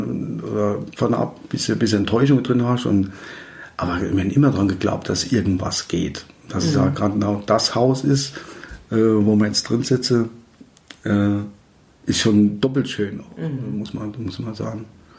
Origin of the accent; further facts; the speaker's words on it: Haschbach, Rhineland-Palatinate, Germany; Das war eigentlich in meinem Heimatort in Haschbach. Meine Mutter wohnte noch dort.